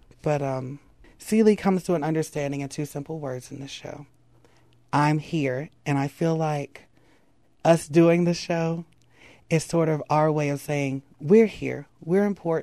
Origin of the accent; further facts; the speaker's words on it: North Carolina, United States; I come from Brunswick County, and what a perfect setting.